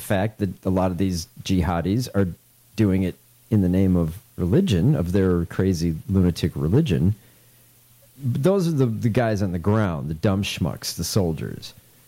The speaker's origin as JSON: {"language": "English", "region": "Midwest", "country": "United States", "said": "I'm from the Midwest, you cunt."}